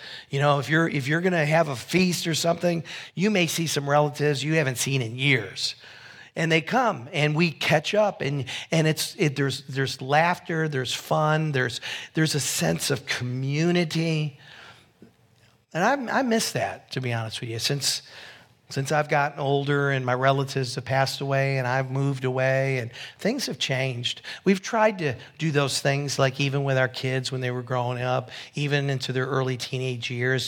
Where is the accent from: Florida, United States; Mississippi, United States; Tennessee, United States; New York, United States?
New York, United States; Syracuse; my mind went back to my days growing up in Syracuse, New York, in an Italian, you know, family.